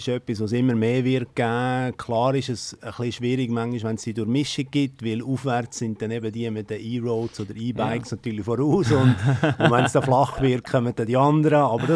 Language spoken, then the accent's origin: German; Glarus, Switzerland; now in Bern, Switzerland; Also ich selber wohne auch in Bern, und man hört zwar meinem Dialekt nicht an. Ich komme aus dem Glarnerland, aber ich bin schon bald 20 Jahre Region Bern